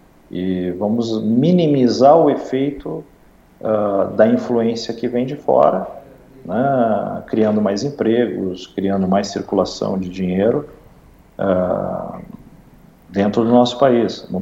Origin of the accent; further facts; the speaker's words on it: Brazil; o que eu me preocupo como brasileiro e como participante da agricultura